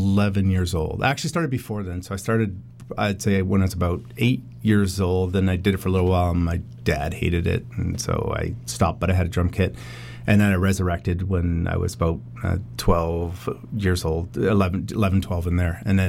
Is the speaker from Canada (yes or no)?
yes; Surrey, British Columbia, Canada; also born or lived in Burnaby; Yeah, I was born in Burnaby. I grew up in Surrey and escaped Surrey as soon as I was old enough, 18, escaped.